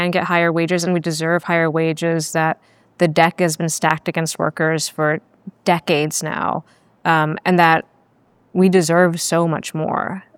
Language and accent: English; Texas, United States; growing up in Texas and the accessibility of the sky.